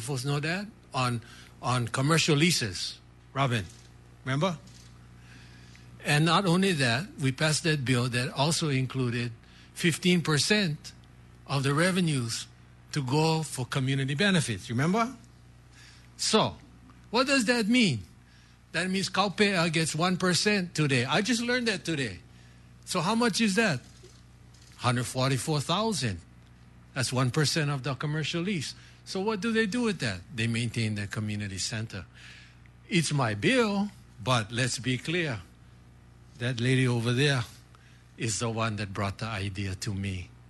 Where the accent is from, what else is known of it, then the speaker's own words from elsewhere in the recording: Hawaii, United States; I'm happy to be here as a Hawaiian, and I hope that we can have a good discussion on the issues.